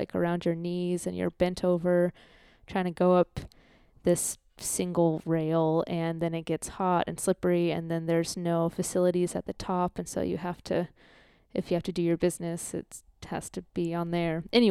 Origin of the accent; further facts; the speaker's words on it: Australia; because we're Australian